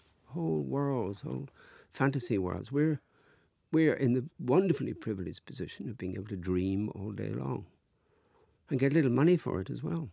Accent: Wexford, Leinster, Ireland; born there; also born or lived in Dublin; Well, I lived in Dublin first, you know, because I was born in Wexford. I came to Dublin when I was 17, 18

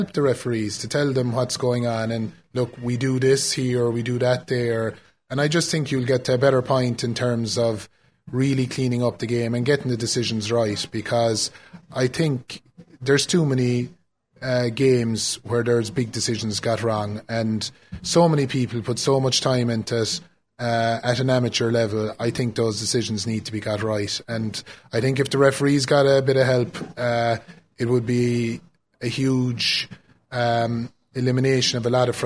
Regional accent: Lixnaw, County Kerry, Ireland; I come from Lixnaw. I come from a hurling area.

